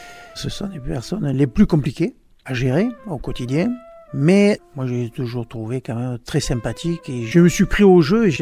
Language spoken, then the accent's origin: French; France; moved away as an adult; Je suis né en Provence, j'ai vécu en Provence jusqu'à mes 28 ans, dans le triangle Nîmes-Avignon-Arles, en ayant fait mes études à Montpellier.